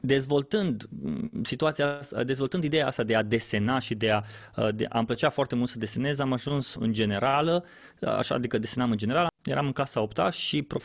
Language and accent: Romanian; Oradea, Bihor County, Romania; accent: quarter Hungarian, Oradea; now in Cluj-Napoca, Romania; accentul meu, care e pe sfert maghiar, venit din Oradea și să o dau așa ca la noi acolo, ar ieși un interviu foarte fain, dar de când m-am mutat aici în Cluj, mulți îmi zic că, bă, tu ți-ai pierdut din vocea de orădean.